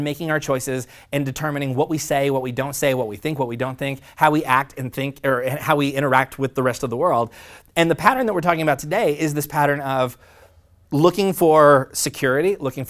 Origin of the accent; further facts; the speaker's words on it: Oklahoma, United States; My dad, and again, small town in Oklahoma, so there were a lot of like narrow roads. I grew up near Route 66